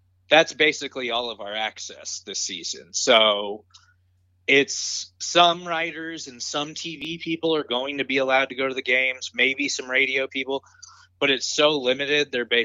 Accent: Shawnee, Kansas, United States; I guess I grew up in Shawnee.

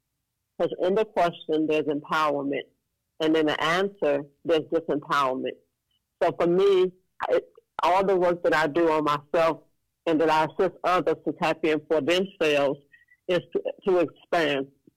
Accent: Dimona, Southern District, Israel; I'm from Dimona, Israel.

